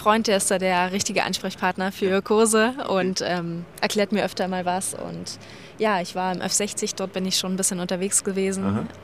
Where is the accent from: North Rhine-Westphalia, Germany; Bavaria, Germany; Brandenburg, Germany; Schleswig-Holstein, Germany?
Brandenburg, Germany; Strausberg; Genau, ich komme aus Strausberg, Märkisch-Oderland, also aus Brandenburg.